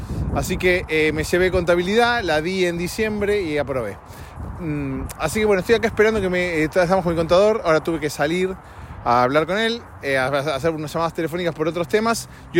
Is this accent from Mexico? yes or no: no; Argentina; now in Los Angeles, United States; acá en Estados Unidos, por lo menos acá en Los Ángeles, a diferencia de mi país de origen, Argentina